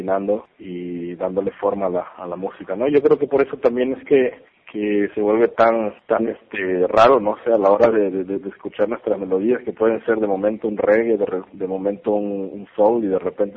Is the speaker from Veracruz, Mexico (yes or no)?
yes; Veracruz, Mexico; Que tenemos aquí en el sur de Veracruz. Ahora sí, cómo vemos nosotros muchas cosas como jarochos sureños